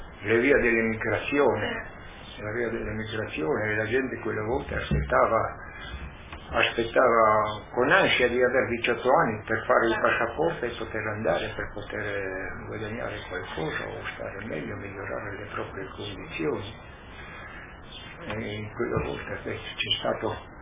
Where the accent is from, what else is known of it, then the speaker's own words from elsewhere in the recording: Topolò, Friuli-Venezia Giulia, Italy; nel paese dove sono nato io, a Topolò, quando ero bambino, ragazzino, erano 350 persone